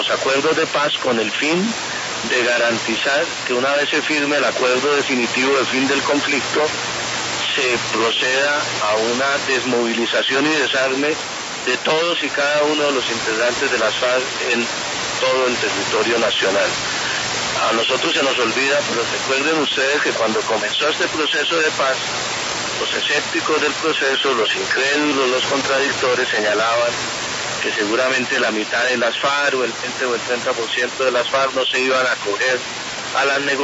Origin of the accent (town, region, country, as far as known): Colombia